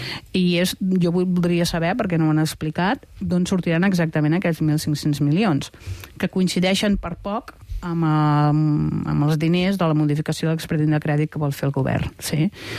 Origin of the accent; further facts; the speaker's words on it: Montblanc, Catalonia, Spain; jo més que sóc de Montblanc